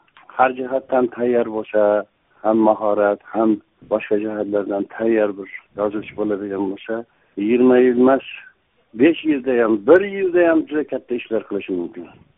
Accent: Suzak, Jalal-Abad Region, Kyrgyzstan; men Suzoq tug'ilib o'sgan qishlog'im haqida katta bir tarixiy publistik narsa yozdim

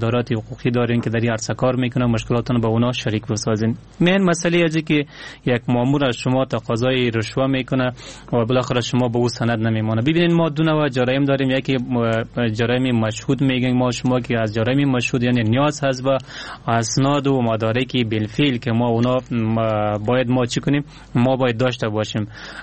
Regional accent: Afghanistan; born or raised there

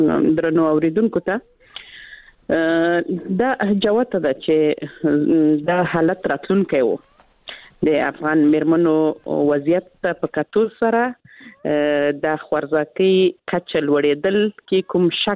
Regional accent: Helmand, Afghanistan; زه خپل د هلمند ولایت څخه یم

